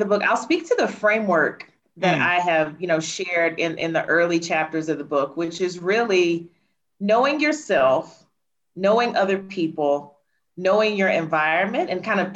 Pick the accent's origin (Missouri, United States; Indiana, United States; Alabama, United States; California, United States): Alabama, United States; accent: Alabama; now in Johannesburg, South Africa; So my accent is from Alabama in the United States, but my body is physically located in Morningside.